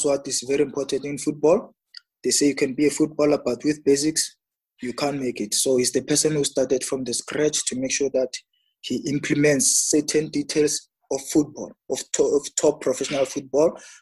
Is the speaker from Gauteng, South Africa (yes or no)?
yes; Tembisa, Gauteng, South Africa; also born or lived in Appel, Limpopo; Like, I'm from Appel in Limpopo. So I was playing for a team there called Heights in Stekra. So we once had an academy, we heard about academy in Tembisa. So that's where I grew up, to be honest.